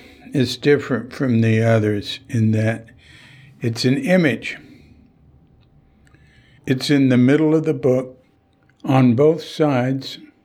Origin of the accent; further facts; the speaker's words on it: Fort Worth, Texas, United States; not far from where I was, where I'm from. I'm from Fort Worth.